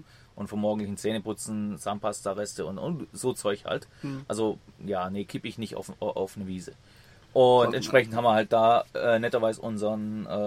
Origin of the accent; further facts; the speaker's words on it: Berlin, Germany; Nee, wir kommen aus Berlin.